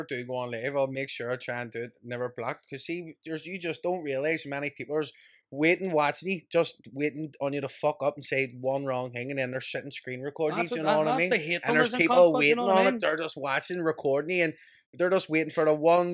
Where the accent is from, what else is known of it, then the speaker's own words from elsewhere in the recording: Ireland; We're Irish, we are.